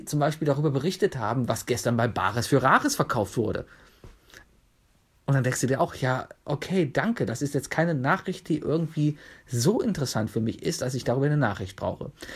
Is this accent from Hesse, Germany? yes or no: no; Cologne, North Rhine-Westphalia, Germany; Ich bin Kölner. Ich bin Kölner